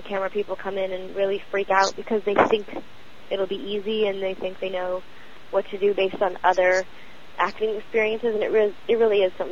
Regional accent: Toronto, Ontario, Canada; I grew up in Toronto, mm-hmm.

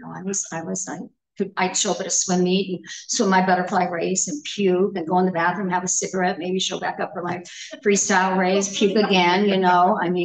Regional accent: California, United States; I grew up in California, state of California. I did not grow up in California like we know it. I grew up out in the Mojave Desert. I grew up on a naval base out there.

